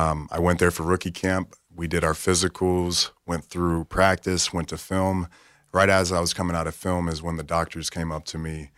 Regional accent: Florida, United States; that was a big concern growing up in the Panhandle.

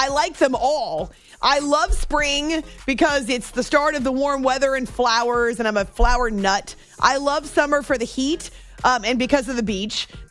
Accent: New Hampshire, United States; also born or lived in Oklahoma; I grew up in New Hampshire, so I love snow.

